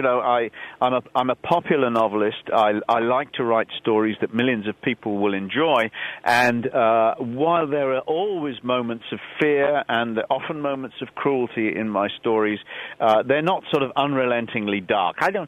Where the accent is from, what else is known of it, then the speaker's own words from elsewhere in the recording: London, United Kingdom; I'm certainly not English. Although I've lived in London most of my life, and I think of myself as a Londoner